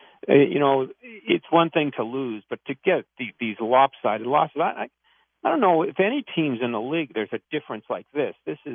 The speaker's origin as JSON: {"language": "English", "town": "Boston", "region": "Massachusetts", "country": "United States", "said": "and I'm from Boston"}